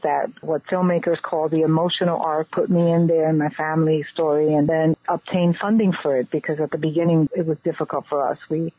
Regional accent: Bronx, New York, United States; And these wonderful memories that we had of growing up in the Bronx would somehow lead to sort of this shared collective pain

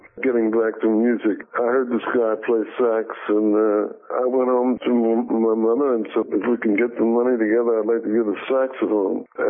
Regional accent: Philadelphia, Pennsylvania, United States; As a young kid growing up in Philly, and it was really quite something.

